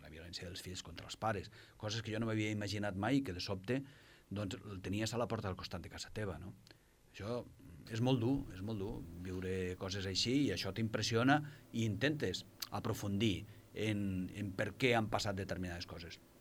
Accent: Pontevedra, Galicia, Spain; now in Lleida, Spain; Sí, jo sóc gallec.

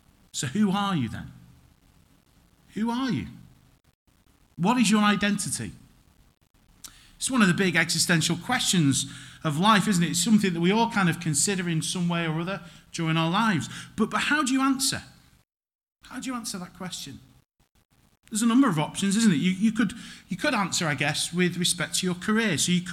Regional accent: United Kingdom; So for me, that would be, I'm white British, whatever that means. I'm Caucasian.

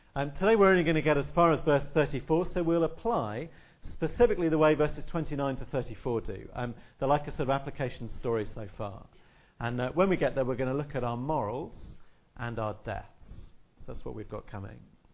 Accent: South West England, United Kingdom; born or raised there; accent: Somerset

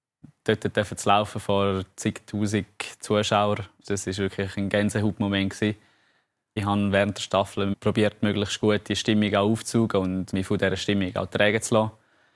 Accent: Graubünden, Switzerland; ich bin ein stolzer Bündner. Ich ja, bin sehr heimatverbunden, verbringe extrem viel Zeit in Graubünden. Ich trainiere hier, wohne hier. Berge ist meine Heimat

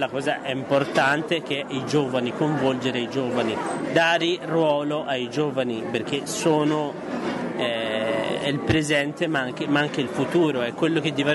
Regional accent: Yemen; a iniziare dal mio paese di origine, Yemen

